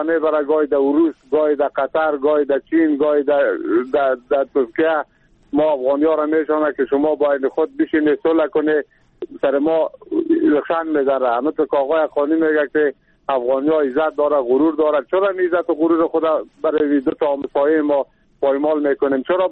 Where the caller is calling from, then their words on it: Kabul, Afghanistan; هستم از کابل